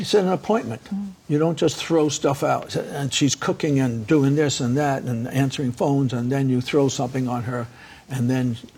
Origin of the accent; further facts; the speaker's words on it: New York, United States; When I was growing up in New York, all the young women, the blacks and Puerto Ricans, the girls were 12, 13, 14 years old.